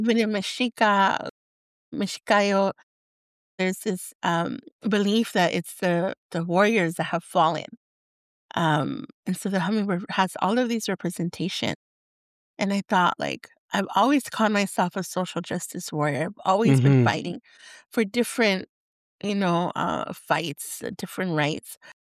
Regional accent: Los Angeles, California, United States; And in my growing up in El Sereno, which is Northeast LA, and in my family, I often felt, in some weird way, I often felt like I didn't belong.

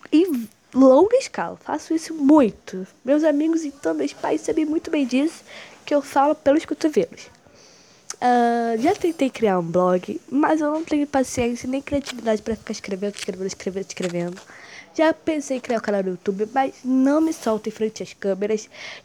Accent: Rio de Janeiro, Brazil; Eu sou do Rio de Janeiro, moro aqui desde, não do Rio capital, tá, gente? Eu sou do interior do Rio de Janeiro. Moro desde sempre na minha cidade, nunca me mudei e tal.

